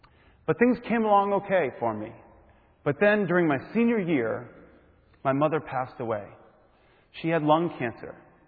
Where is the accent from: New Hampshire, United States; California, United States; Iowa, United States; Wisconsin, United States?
New Hampshire, United States; Hampton Beach; I grew up in Hampton Beach, New Hampshire, the best beach north of Boston.